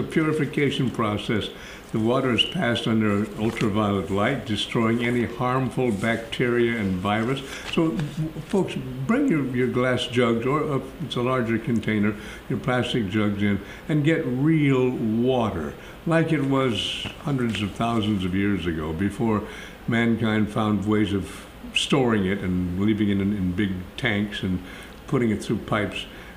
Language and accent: English; Iowa, United States; I'm from Iowa. I'm not Jewish.